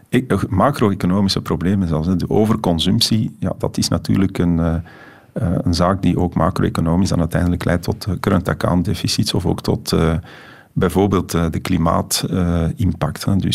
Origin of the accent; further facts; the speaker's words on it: Antwerp, Belgium; Ik ben geboren en getogen in Borgerhout, in Antwerpen. En ik heb altijd een haat-liefde verhouding gehad met de grootstad en zeker met Antwerpen.